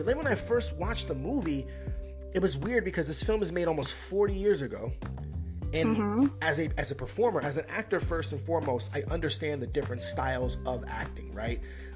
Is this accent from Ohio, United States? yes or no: no; New York, United States; also born or lived in Miami; one, I was born in Miami, so it's like, how you get out of Miami not watching Scarface? And then okay. I moved to New York when I was in the fourth grade